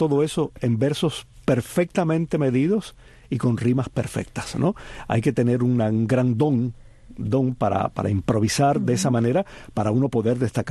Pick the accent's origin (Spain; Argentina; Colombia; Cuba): Cuba; Oriente; Aún siendo oriental y pasando muchos veranos en el campo